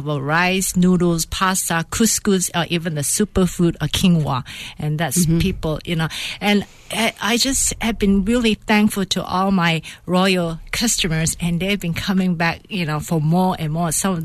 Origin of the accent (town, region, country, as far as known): Mersing, Johor, Malaysia; born or raised there